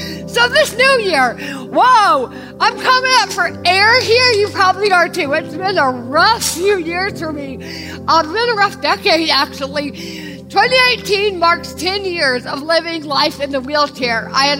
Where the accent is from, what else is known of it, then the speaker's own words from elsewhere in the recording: Deep South, United States; I am from the Deep South and do have a steel rod.